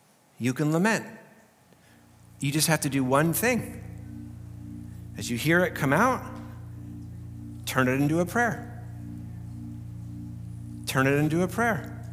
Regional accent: Canada; As a Canadian, I feel that.

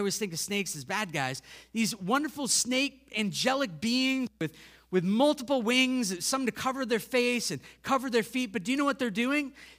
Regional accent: United States; I caught my heart this week because I'm American.

